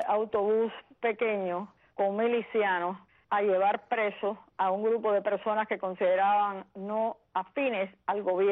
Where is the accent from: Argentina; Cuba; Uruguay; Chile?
Cuba; moved away as an adult; now in Miami, United States; Y nos fuimos para Santiago de Cuba cuando salí de Bahía de Cochino, cuando la Cruz Roja intervino, y ahí estuvimos hasta que pudimos salir para Miami en un vuelo